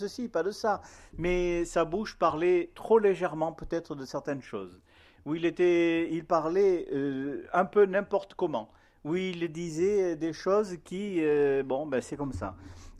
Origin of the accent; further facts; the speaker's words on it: Morocco; born there; je suis né au Maroc. Je suis né dans un pays étranger.